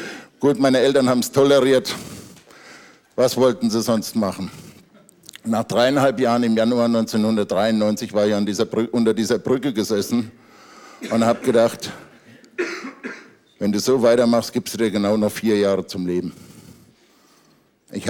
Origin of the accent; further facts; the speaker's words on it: Bavaria, Germany; Ich bin aufgewachsen in der Nähe von Aschaffenburg.